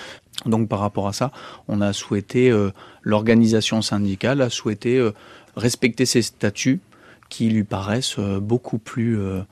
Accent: Roquebrune-Cap-Martin, Provence-Alpes-Côte d'Azur, France; je suis de Roquebrune. Et Roquebrune, qui est aussi une commune limitrophe.

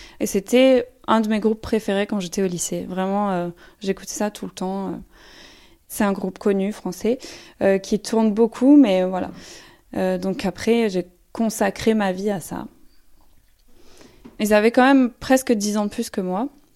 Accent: Grasse, Provence-Alpes-Côte d'Azur, France; De Grasse, les Alpes-Maritimes.

